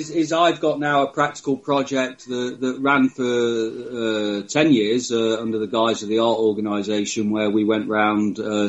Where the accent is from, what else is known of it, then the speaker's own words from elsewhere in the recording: Nottingham, East Midlands, United Kingdom; using Nottingham, which is my hometown, as my project base